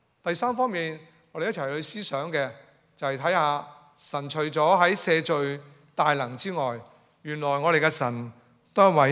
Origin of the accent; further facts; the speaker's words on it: Hong Kong; 今天我们香港人可能我们所看到的就是狮子山、大帽山